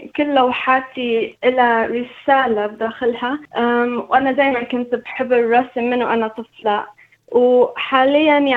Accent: Iraq; also born or lived in Amman, Jordan; now in Australia; في سنة 2017 أنا وعائلتي طلعنا من العراق بسبب داعش، وبعدها وصلنا للأردن عمان، فبقينا فيها لمدة 3 سنوات، وقدمنا على الإميجريشن إلى أن تم قبولنا في أستراليا، فوصلنا سنة 2017 إلى أستراليا.

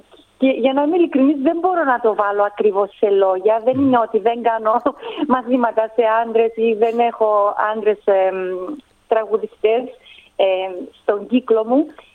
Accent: Cyprus; also born or lived in London, United Kingdom; Γεννήθηκα και μεγάλωσα στην Κύπρο από μητέρα Ελλαδίτισσα, από την Έδεσσα, και Κύπριο πατέρα. Σπούδασα στο Λονδίνο μουσική, έμεινα εκεί για 8 χρόνια. Και έπειτα επέστρεψα στο νησί

